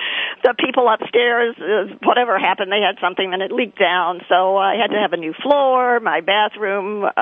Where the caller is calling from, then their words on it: New York City, New York, United States; I'm calling from New York City. I'm back in New York.